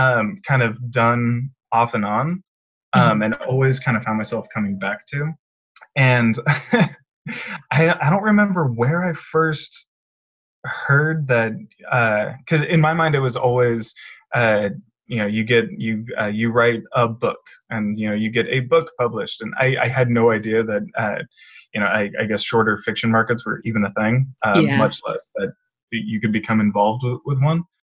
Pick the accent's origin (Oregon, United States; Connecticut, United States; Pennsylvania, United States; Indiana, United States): Oregon, United States; born there; also born or lived in Northern California / Kentucky; So I was born up in Oregon, and then just kind of like moved around a lot as a kid